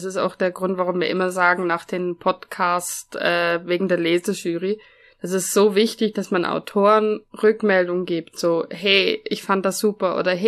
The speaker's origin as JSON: {"language": "German", "country": "Germany", "said": "ich bin ja Deutscher, aber die Lara hat viel trainiert und sagt, ich klinge wie eine Bayerin."}